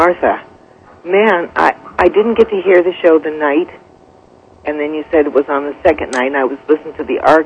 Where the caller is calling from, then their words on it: Calgary, Alberta, Canada; in Calgary.